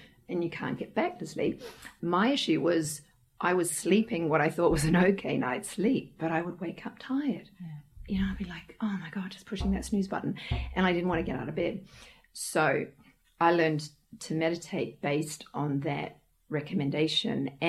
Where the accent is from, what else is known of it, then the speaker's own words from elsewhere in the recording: New Zealand; in New Zealand, I'm a Kiwi